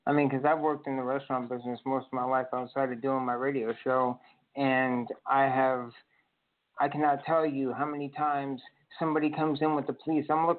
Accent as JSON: {"language": "English", "town": "Lafayette", "region": "Indiana", "country": "United States", "said": "I'm from Indiana, Lafayette, where Purdue University is."}